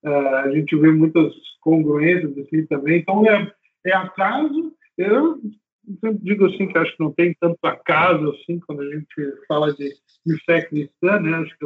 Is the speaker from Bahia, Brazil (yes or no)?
no; Gramado, Rio Grande do Sul, Brazil; sou natural de Gramado, Rio Grande do Sul. Meu pai era pastor lá quando eu nasci